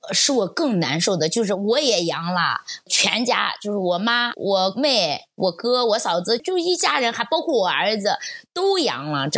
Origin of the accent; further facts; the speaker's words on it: Hancheng, Shaanxi, China; 因为我老家是韩城的嘛，就是司马迁的故乡。